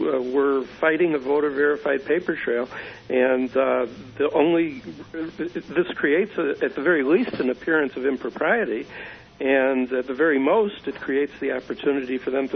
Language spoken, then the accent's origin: English; Michigan, United States; I'm from Michigan, but I worked last weekend for ACT trying to get the vote out in Toledo.